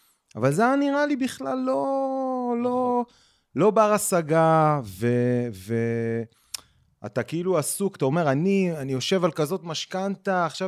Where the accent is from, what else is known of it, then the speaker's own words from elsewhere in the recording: Haifa, Haifa District, Israel; also born or lived in Nesher; גדלתי בחיפה, כאילו גדלתי בנשר, אחרי זה בחיפה